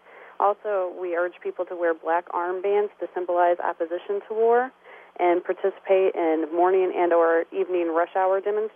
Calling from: Columbia, Missouri, United States; I'm calling from Columbia, Missouri.

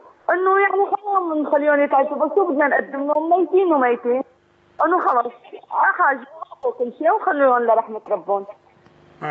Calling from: Syria; من سوريا.

